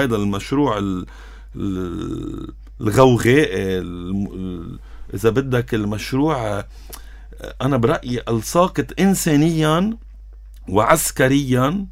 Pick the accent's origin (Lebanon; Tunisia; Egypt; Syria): Lebanon; هذا حلمنا كلبنانيين.